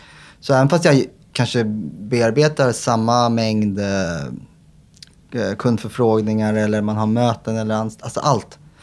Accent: Sweden; för att jag är svensk

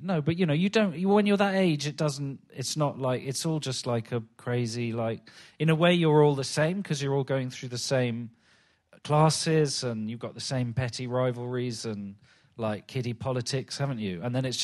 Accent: London, United Kingdom; I was brought up in Stockwell, which is hardly Kensington, and in the 70s and 80s particularly.

